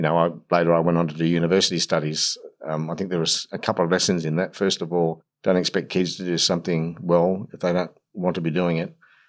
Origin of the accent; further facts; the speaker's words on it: Cessnock, New South Wales, Australia; Obviously, it's changed a bit now, but Cessnock's still in those days my hometown. I mean, we're all creatures of where we come from, and Cessnock's very much been a working class town for a long time. It's changing now, I grew up around working class people